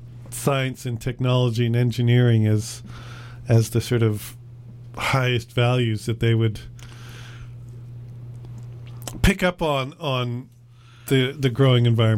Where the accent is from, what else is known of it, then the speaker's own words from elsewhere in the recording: Victoria, British Columbia, Canada; growing up in Victoria